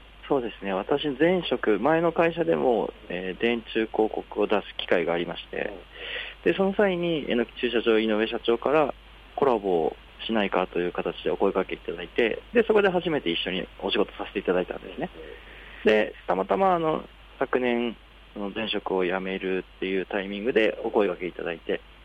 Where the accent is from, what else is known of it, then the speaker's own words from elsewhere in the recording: Hiroshima, Japan; now in Chofu, Japan; 出身は広島です。